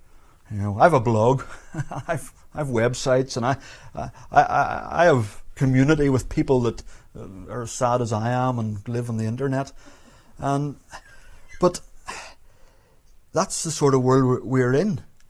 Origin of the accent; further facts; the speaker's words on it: Belfast, Northern Ireland, United Kingdom; You know, where I grew up in Belfast, we knew the people who lived beside us